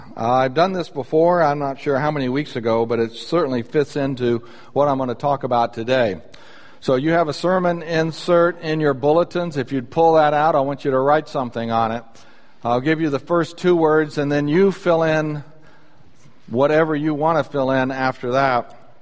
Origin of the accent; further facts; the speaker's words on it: Birmingham, Alabama, United States; born there; I was born in Birmingham, Alabama. And so you play … I will stand up and I will salute.